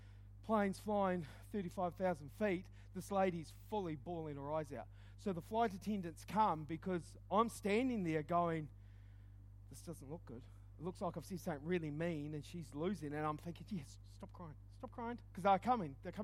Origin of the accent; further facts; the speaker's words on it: Christchurch, Canterbury, New Zealand; I'm from Christchurch.